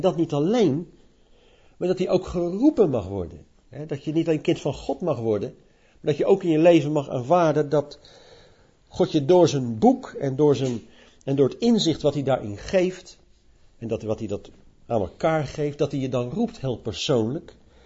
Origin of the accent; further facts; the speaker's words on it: Leiden, South Holland, Netherlands; Ik ben in Leiden opgegroeid in een Maranatha-groep van Theo Dikkes.